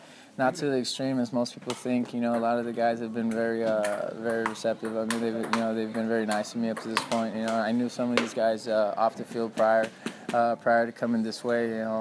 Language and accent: English; Brawley, California, United States; I'm a boy from Brawley.